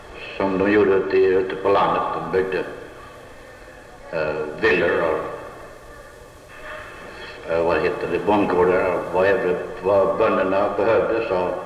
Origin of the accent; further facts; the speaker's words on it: Träslövsläge, Halland County, Sweden; also born or lived in Galtabäck; Jag var född i Galtabäck. Gick i skolan i Vara. Vi bodde på Träslövs fiskläger. Så jag var uppfostrad på Träslövs läger.